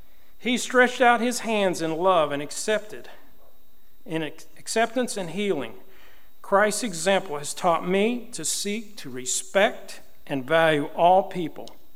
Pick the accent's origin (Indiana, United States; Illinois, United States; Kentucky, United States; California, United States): Kentucky, United States; it was big news in where I grew up because he only lived 30 miles from my hometown in Kentucky. So it was big news around the town.